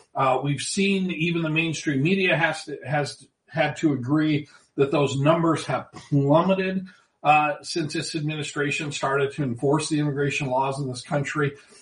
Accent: Mount Juliet, Tennessee, United States; it was used here in my hometown of Mount Juliet, Tennessee

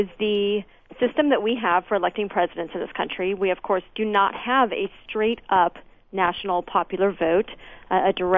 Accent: Texas, United States; My home state is Texas.

